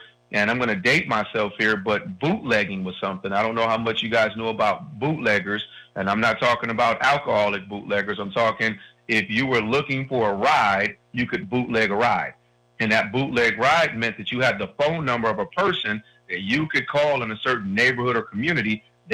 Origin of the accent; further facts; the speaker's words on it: Detroit, Michigan, United States; I'm from Detroit originally, and so the big three, Chrysler, General Motors, you know, those were jobs